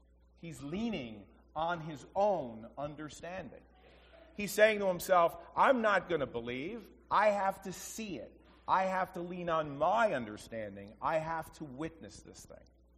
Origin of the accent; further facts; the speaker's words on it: Connecticut, United States; Now, I grew up in Connecticut. Back in the 70s and the 80s, we never really locked our doors.